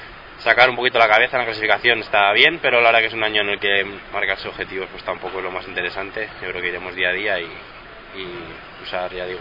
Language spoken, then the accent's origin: Spanish; Guijuelo, Castile and León, Spain; el nombre de Guijuelo, el nombre de mi tierra donde me he criado y donde he pasado mucho tiempo.